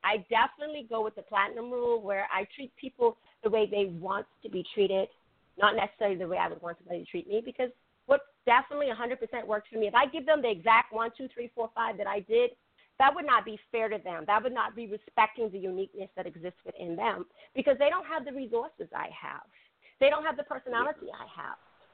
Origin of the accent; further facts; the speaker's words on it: Bahamas; also born or lived in Spain / Italy / Japan / Puerto Rico; now in Hawaii, United States; And of course, I'm from the Bahamas, and then I'm here in Hawaii.